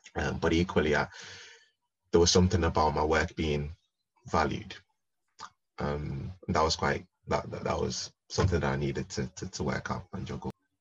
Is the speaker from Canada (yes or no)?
no; Ghana; born there; also born or lived in Liverpool; now in England; So I was born in Ghana, and I lived there for a number of years before moving to Liverpool, before then moving to the southwest.